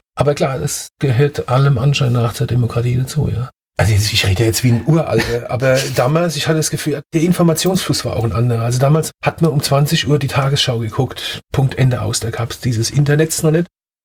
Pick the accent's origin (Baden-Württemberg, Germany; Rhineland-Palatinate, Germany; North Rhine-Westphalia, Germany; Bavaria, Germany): Rhineland-Palatinate, Germany; Oggersheim; accent: Palatine; Also gerade wo ich komme ja aus Oggersheim oder aus dem Hemshofen. Oggersheim, das ist schon ein hartes Pflaster und das ist auch dialektisch sehr hart.